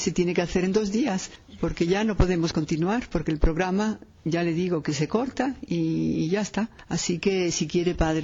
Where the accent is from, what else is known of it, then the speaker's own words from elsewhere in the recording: Catalonia, Spain; moved away as an adult; now in Madrid, Spain; Yo soy catalana, vivo en Madrid hace muchísimo tiempo.